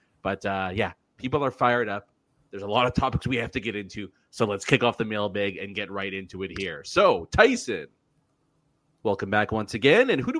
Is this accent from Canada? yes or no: yes; Canada; Obviously, being Canadian myself